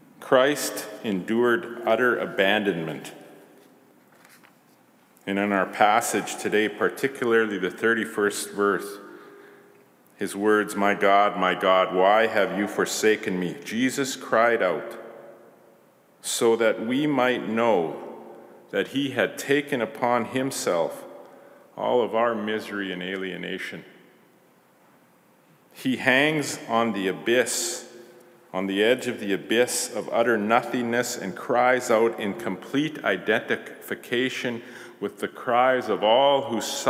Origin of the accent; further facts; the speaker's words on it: Charlotte, North Carolina, United States; I was going to say I come from this certain place, but actually I come from Charlotte.